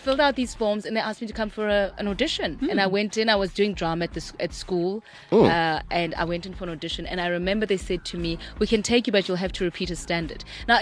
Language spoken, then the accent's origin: English; Alexandra, Gauteng, South Africa; I'm from Alex.